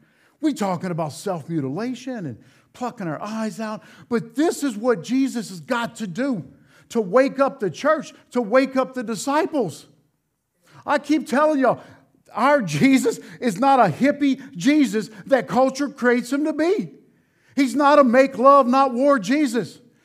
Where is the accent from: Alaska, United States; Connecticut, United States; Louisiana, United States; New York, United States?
Louisiana, United States; I'm from South Louisiana, forgive me. Down there we say donkey.